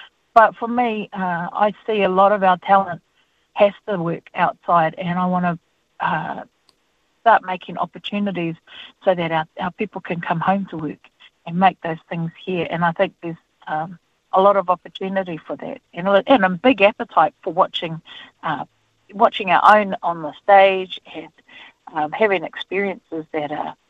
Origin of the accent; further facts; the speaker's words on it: Waikato, New Zealand; I'm from Waikato.